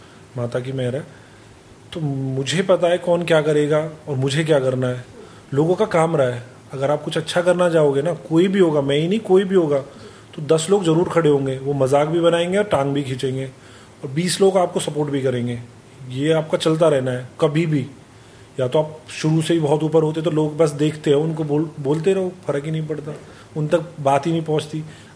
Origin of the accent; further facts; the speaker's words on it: Punjab, India; accent: Punjabi; क्योंकि मेरे पंजाबी एक्सेंट और गुजर एक्सेंट में बहुत फ़र्क है